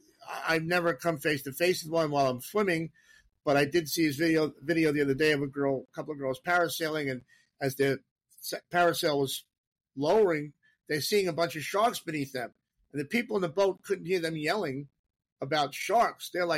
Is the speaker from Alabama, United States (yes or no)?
no; New York, United States; I we grew up on Great South Bay, and back in like 75, we're going fishing, and we would see, we could see our bait on the floor.